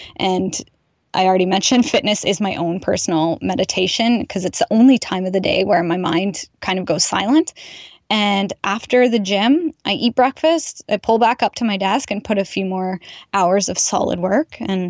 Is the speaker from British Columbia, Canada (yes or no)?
no; Listowel, Ontario, Canada; my hometown of Listowel, Ontario